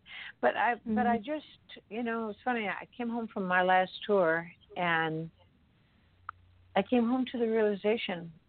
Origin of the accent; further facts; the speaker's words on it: Washington, United States; born there; And then, you know, I was born in Washington State.